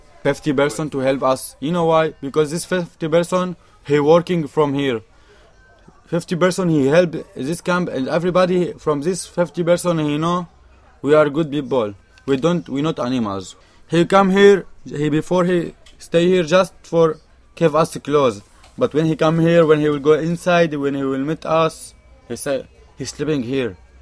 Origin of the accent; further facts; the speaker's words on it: Syria; English is a second language; moved away as an adult; like I'm from Syria